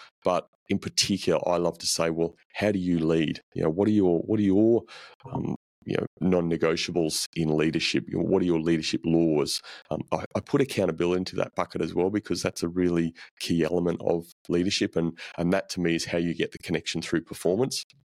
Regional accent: Queensland, Australia; You know, I grew up in Queensland, as I said a bit earlier. So it's a little bit warmer up there than sort of New South Wales

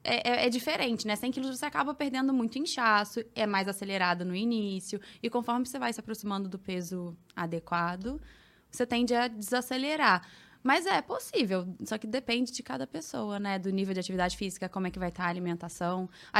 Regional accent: Rio de Janeiro, Brazil; Foi no Rio, minha cidade natal

